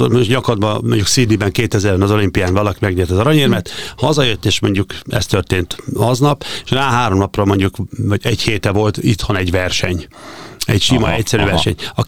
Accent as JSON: {"language": "Hungarian", "town": "Gyula", "region": "Békés", "country": "Hungary", "tie": "born or raised there"}